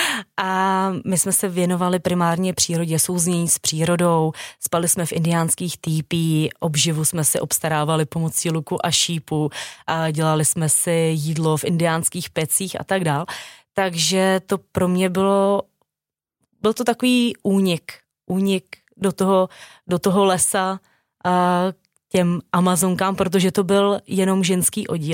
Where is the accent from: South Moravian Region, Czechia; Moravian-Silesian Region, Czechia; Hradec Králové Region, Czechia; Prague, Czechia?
Hradec Králové Region, Czechia; Hořice; já jsem z Čech. A já jsem se narodila v Hořicích pod Krkonoší. A to jenom díky tomu, že na Silvestra byla zavřená v Hradci Králové porodnice.